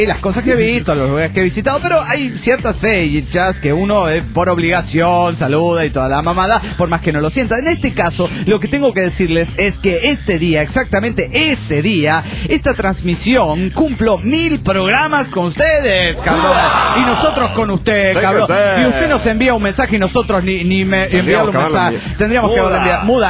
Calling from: Golden, Colorado, United States; de Golden, Colorado.

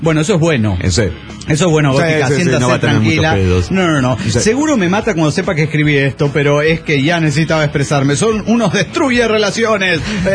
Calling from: Guadalajara, Jalisco, Mexico; Hola, ¿cómo están? Soy … de Guadalajara, Jalisco, México.

